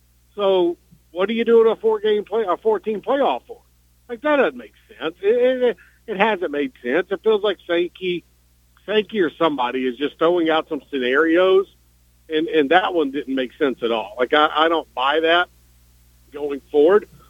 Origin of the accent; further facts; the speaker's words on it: Alabama, United States; Well, the Alabama State Trooper already got me right when I got back into my home state.